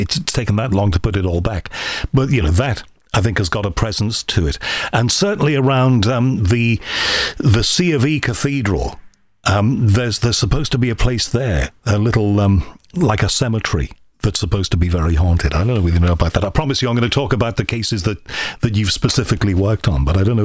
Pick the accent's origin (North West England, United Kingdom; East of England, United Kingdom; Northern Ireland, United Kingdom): North West England, United Kingdom; Liverpool; I was born in North and brought up in North Liverpool.